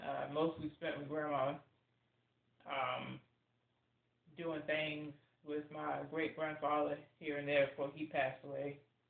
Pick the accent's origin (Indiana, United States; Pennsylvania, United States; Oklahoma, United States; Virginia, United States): Virginia, United States; Longfield; I grew up in Longfield, Virginia for the first three or four years of my life.